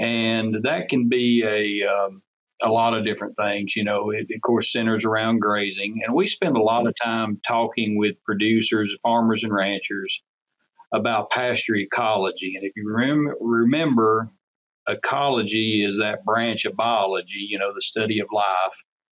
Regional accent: Tennessee, United States; I grew up in East Tennessee on a small beef cattle operation.

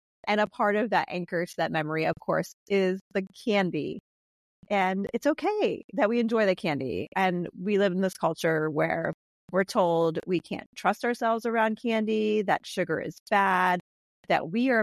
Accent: Ohio, United States; I grew up in Ohio

